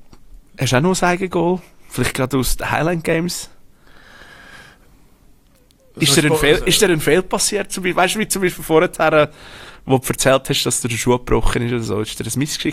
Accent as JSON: {"language": "German", "country": "Switzerland", "said": "wenn ich als Schweizer muss sagen, ich zahle doch nicht 500 Stutz für ein 0815 Spiel"}